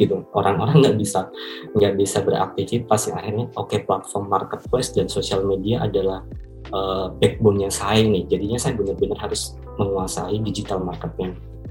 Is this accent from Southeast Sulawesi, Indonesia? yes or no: no; Jepara, Central Java, Indonesia; also born or lived in Semarang; Saya kan berasal dari Jepara ya, saya tumbuh dan berkembang di Jepara dan Semarang sebetulnya.